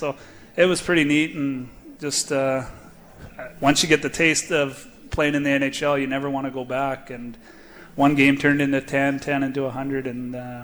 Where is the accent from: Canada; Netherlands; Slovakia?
Canada; Winnipeg, Manitoba; We're playing in Winnipeg, so kind of my hometown.